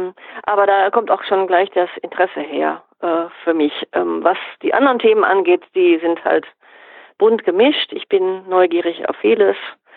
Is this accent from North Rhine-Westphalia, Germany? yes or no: yes; North Rhine-Westphalia, Germany; sei es Strukturwandel im Ruhrgebiet, wo ich herkomme, oder auch Identität und in Anführungszeichen Heimatgefühl in Südwestfalen, wo ich eben jetzt tätig bin.